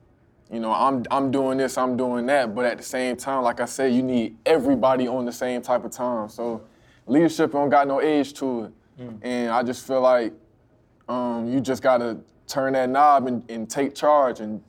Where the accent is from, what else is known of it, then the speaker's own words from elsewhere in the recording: Atlanta, Georgia, United States; You know, me, I'm from Atlanta